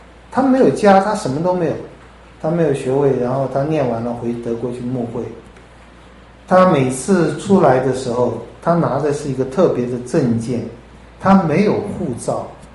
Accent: China; 我们中国人把国家放在一起也很有意思啊。

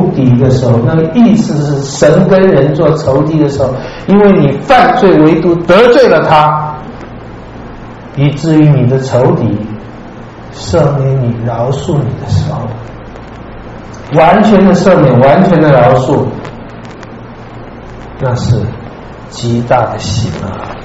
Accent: China; 我们中国人应该对这个体会的更重

